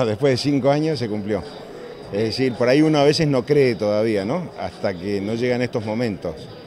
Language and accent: Spanish; Misiones, Argentina; soy misionero, no soy santafesino ni sunchalense, pero sí lo siento como parte.